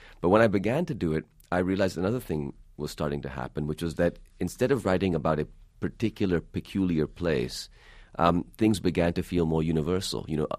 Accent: Pakistan; growing up in Pakistan

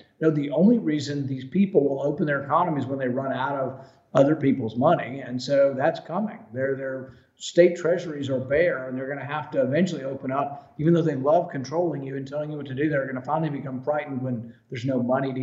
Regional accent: Texas, United States; my family, you know, lives in Texas, and I grew up in Texas

